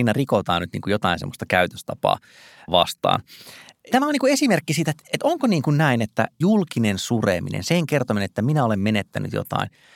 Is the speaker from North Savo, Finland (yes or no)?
no; Joensuu, North Karelia, Finland; Ei oltu tiivissä yhteydessä enää sen jälkeen, kun muutin pois Joensuusta